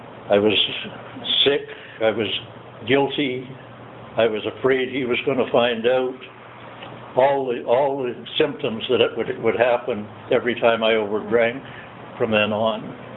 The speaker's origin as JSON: {"language": "English", "region": "Ontario", "country": "Canada", "tie": "born or raised there", "also_born_or_lived": "Calgary", "said": "I was born in Calgary, Alberta, Canada. When I was 4 years old, my father, who worked for the railway, got transferred."}